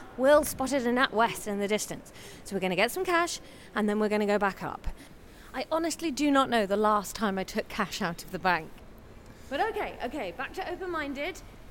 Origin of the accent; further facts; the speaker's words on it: Taunton, South West England, United Kingdom; Yeah, so I grew up in Taunton, well, outside Taunton